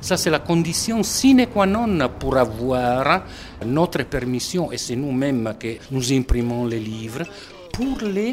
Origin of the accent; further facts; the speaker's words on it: Italy; French is a second language; now in Burundi; Oui, je suis italien et à part les 17 ans que j'ai travaillé ici au Burundi